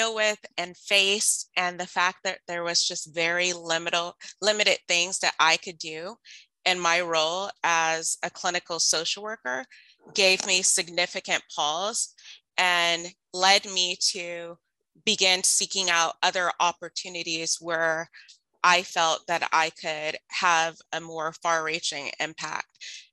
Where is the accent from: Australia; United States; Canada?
United States; San Bernardino, California; I was working in San Bernardino, my hometown, as a clinical social worker in a parole office.